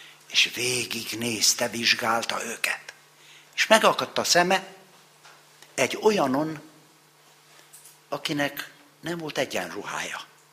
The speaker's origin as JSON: {"language": "Hungarian", "town": "Târgu Mureș", "region": "Mureș County", "country": "Romania", "tie": "born or raised there", "said": "Én Marosvásárhelyen nőttem fel"}